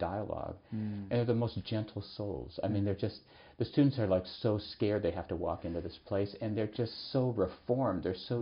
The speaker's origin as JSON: {"language": "English", "region": "Minnesota", "country": "United States", "tie": "born or raised there", "said": "I grew up in Minnesota. … 's from there."}